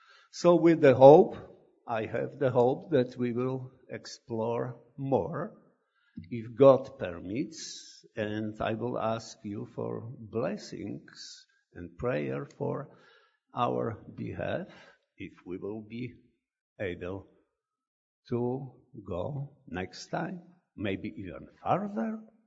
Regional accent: Everett, Washington, United States; I'm from Everett, Washington.

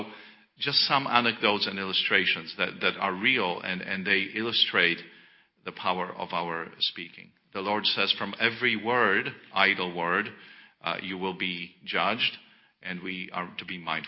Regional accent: Poland; I remember growing up in Poland

